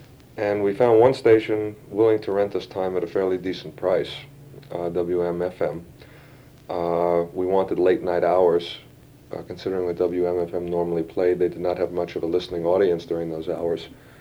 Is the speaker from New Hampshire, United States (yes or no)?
no; New York City, New York, United States; moved away as an adult; I was born in New York City in 1945, lived there until 1966.